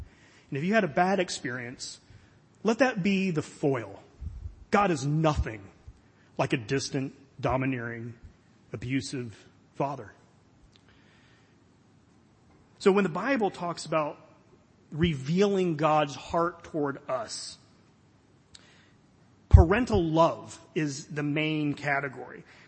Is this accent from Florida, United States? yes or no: yes; Florida, United States; I grew up in Florida